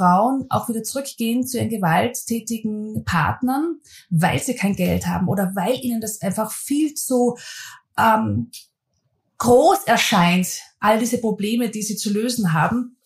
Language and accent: German; Mondsee, Upper Austria, Austria; Ich bin ein Landkind. Ich komme aus Mondsee in Oberösterreich und pendle auch zwischen Mondsee und Wien und dem Rest der Welt.